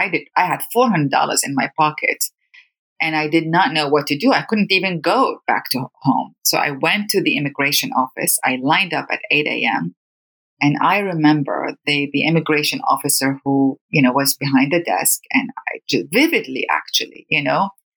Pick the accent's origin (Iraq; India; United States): Iraq; You know, being from Iraq, I grew up in the Iran-Iraq war, and also we were not having access to international media.